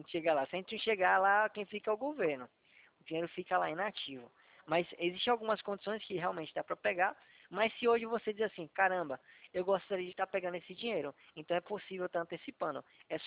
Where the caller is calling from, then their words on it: Atibaia, São Paulo, Brazil; Eu sou aqui de Atibaia, sabe onde?